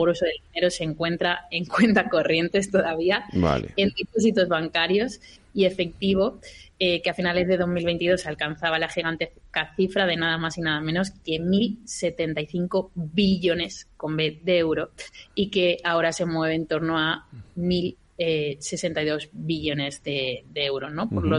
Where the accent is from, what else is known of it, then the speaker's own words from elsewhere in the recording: Seville, Andalusia, Spain; Yo soy sevillana y sevillista